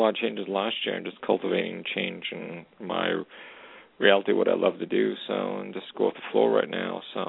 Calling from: Canada; calling from Canada.

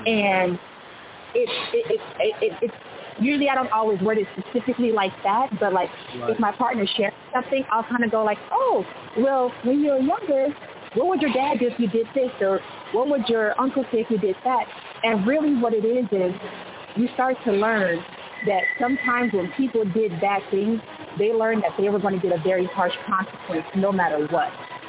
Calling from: California, United States; I'm calling from California.

